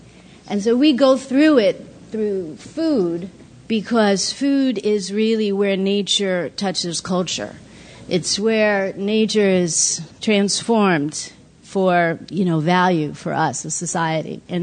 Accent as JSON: {"language": "English", "town": "New York City", "region": "New York", "country": "United States", "tie": "born or raised there", "said": "I grew up in the Bronx. My dad is from Liberia"}